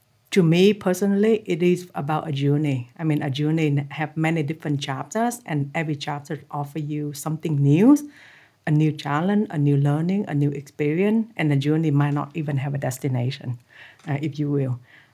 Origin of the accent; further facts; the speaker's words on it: Vietnam; as a Vietnamese growing up in Vietnam, I watched a lot of street football on unpaid roles and a lot of World Cup football on black and white TV screen.